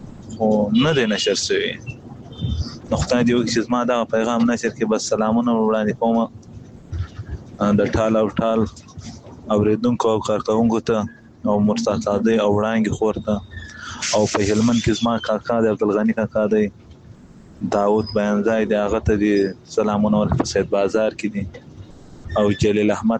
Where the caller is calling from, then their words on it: Iran; خو زه دلته مړ په ایران کې یو